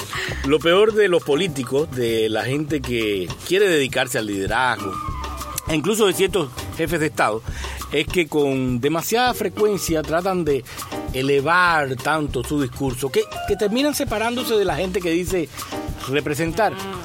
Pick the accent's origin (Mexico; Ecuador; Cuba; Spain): Cuba; nosotros los cubanos nos dicen los argentinos del Caribe